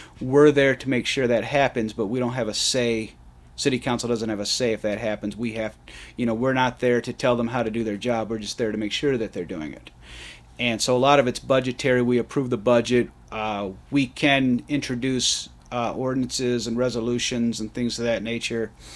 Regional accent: Michigan, United States; I'm from Monroe County, so I went to Airport High School

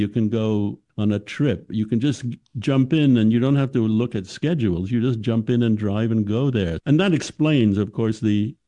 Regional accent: Canada; I grew up in Canada, which is, of course, very cold, which creates all sorts of special problems for cars.

